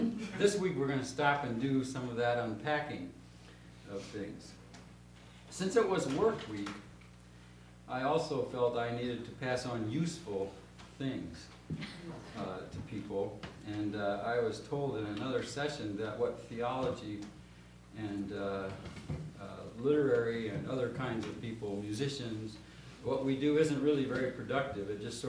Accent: Valparaiso, Indiana, United States; I come from Valparaiso, Indiana. I teach theology at Valparaiso University.

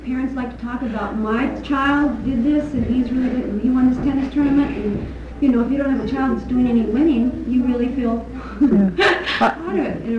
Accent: Minnesota, United States; when they go to my hometown in Minnesota in the summer

